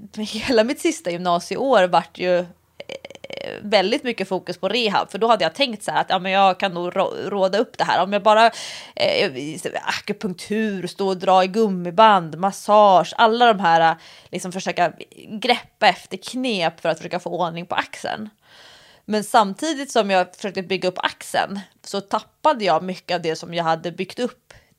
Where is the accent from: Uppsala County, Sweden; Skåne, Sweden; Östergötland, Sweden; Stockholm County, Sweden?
Stockholm County, Sweden; Stockholm; also born or lived in Nyköping; när jag flyttade hem från Nyköping till Stockholm så kom jag till en stad som ju i och för sig där jag har hela min familj.